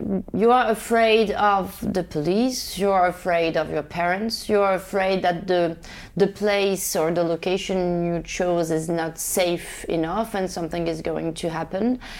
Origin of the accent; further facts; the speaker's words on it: Rabat, Rabat-Salé-Kénitra, Morocco; I grew up in Rabat, the capital of Morocco.